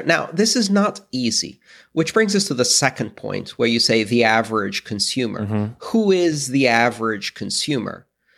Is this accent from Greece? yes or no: yes; Greece; Now, I come from Greece.